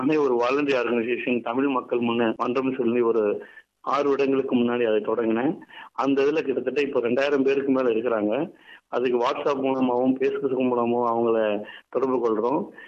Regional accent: Tamil Nadu, India; moved away as an adult; நான் மதுரை மாவட்டத்தைச் சேர்ந்தவன்.

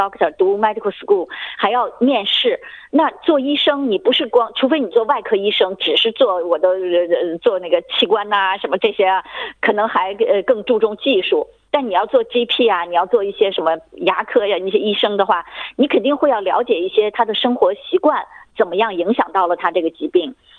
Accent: China

